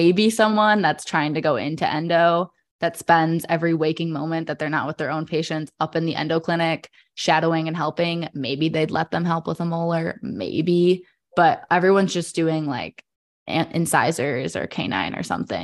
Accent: Michigan, United States; But since I'm from Michigan and is in state tuition, I'm saving so much money.

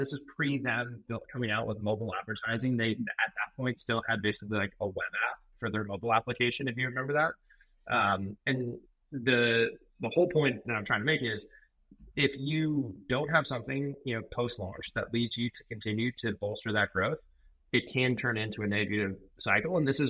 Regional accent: Palo Alto, California, United States; I grew up in Palo Alto.

